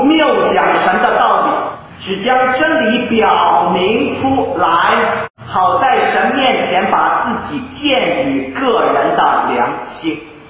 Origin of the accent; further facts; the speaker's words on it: China; 我们中国人吃臭豆腐啊，吃习惯了，臭的也是香，变成香豆腐